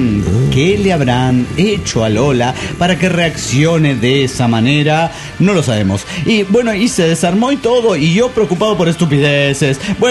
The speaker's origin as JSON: {"language": "Spanish", "country": "Panama", "said": "en mi país, entre los adultos mayores, existe la creencia que cuando hace mucho calor, temblará. Ah, mire usted, chale, en Panamá cuando te empiezas a abanicar"}